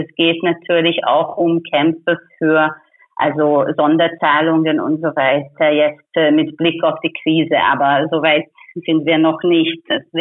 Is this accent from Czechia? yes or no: no; Hungary; Also ich komme aus Ungarn